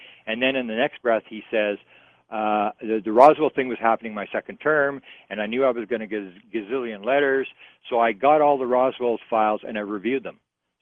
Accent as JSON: {"language": "English", "country": "Canada", "said": "No. I'm a Canadian."}